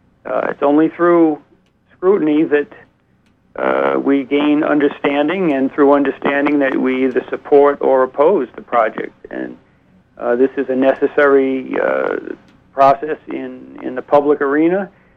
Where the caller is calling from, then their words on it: Belfast, Northern Ireland, United Kingdom; I'm calling from Belfast.